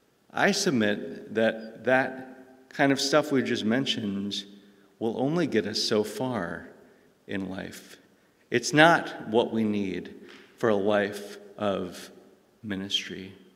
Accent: Michigan, United States; born there; I was born in Michigan. I was born in 1985, but my family were Christians.

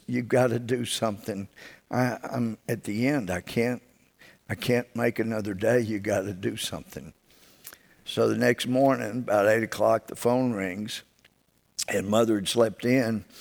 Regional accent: Mount Pleasant, Texas, United States; You know, I mean, y'all know I did all my growing up in Mount Pleasant.

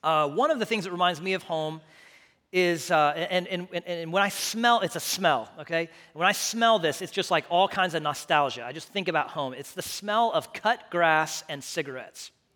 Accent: Houston, Texas, United States; I grew up in Houston, lots of rain. I smell rain, I'm like, home. When I smell pollution, grew up in Houston, it's like, home.

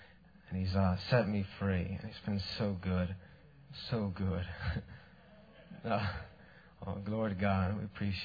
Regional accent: Baltimore, Maryland, United States; Originally, I'm from Baltimore. I'm 19 years old

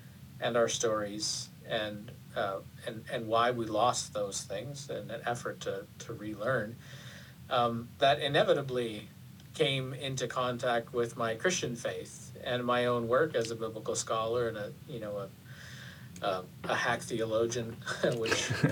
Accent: Canada; For me as a Canadian

